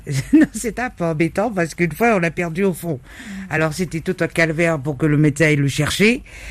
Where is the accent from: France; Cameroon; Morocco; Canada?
France; Antilles; Et c'est vrai que c'est chez nous, aux Antilles aussi, c'est à peu près pareil, hein.